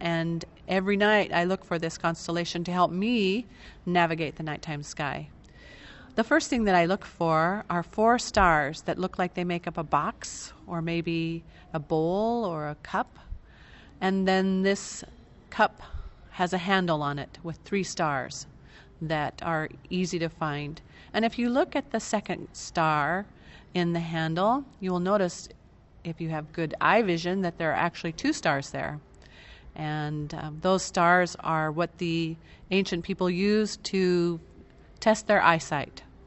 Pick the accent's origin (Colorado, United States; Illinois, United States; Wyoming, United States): Wyoming, United States; Casper; from Casper, Wyoming, and I am going to talk to you about a constellation that we see in our sky, even in Wyoming.